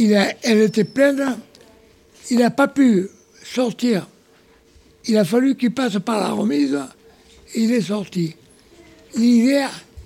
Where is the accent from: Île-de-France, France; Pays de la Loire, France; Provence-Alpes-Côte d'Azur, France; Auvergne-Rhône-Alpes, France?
Provence-Alpes-Côte d'Azur, France; Sorgues; Non, je suis de Sorgue dans la Vaucluse.